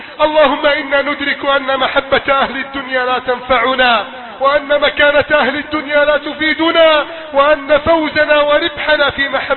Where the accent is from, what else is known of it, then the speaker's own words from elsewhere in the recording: Egypt; بلدنا مصر